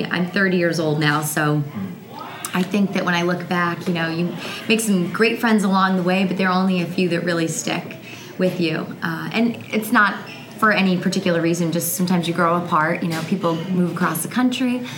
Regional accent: Massachusetts, United States; I grew up in a small area in western Massachusetts called the Berkshires.

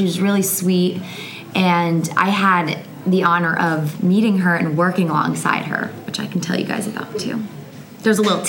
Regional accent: Massachusetts, United States; I grew up in a small area in western Massachusetts called the Berkshires.

